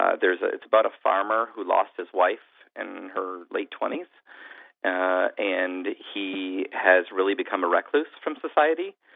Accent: Michigan, United States; You know, I grew up in Michigan, and I wanted to accurately reflect the Midwest in film

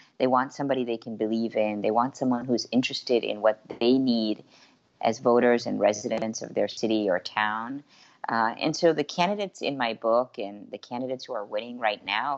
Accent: Belize; now in United States; You know, I'm an immigrant from Belize, and I actually sort of found my way through professional life in the U.S.

